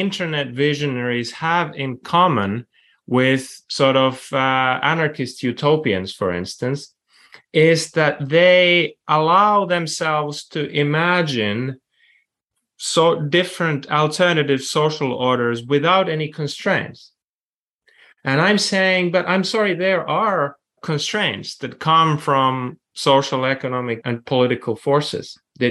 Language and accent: English; Helsinki, Uusimaa, Finland; English is a second language; So I'm from Finland originally, from Helsinki, and we now have a big app industry there.